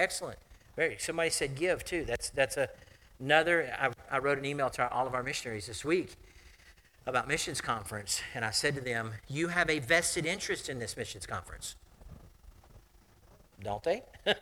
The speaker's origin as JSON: {"language": "English", "town": "Lakeland", "region": "Florida", "country": "United States", "tie": "born or raised there", "said": "My hometown of Lakeland, Florida, runs somewhere between 250,000 to 350,000 people."}